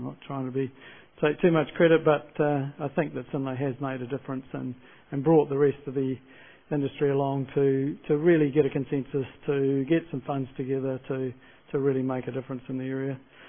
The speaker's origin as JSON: {"language": "English", "country": "New Zealand", "said": "certainly from my personal perspective as a New Zealander."}